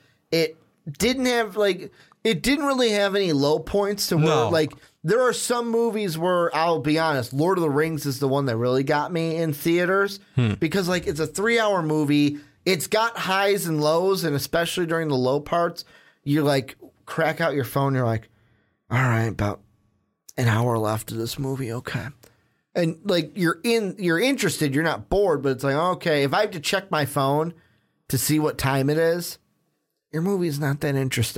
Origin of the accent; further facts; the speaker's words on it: Ireland; I love the British. Well, I'm actually Irish